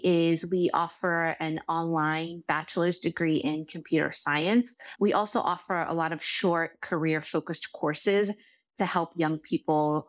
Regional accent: Nigeria; I'm Nigerian, so it's a very personal mission

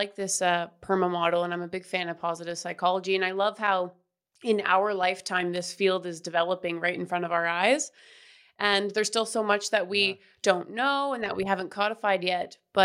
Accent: Canada; now in United States; I'm from Canada and I'm in the US

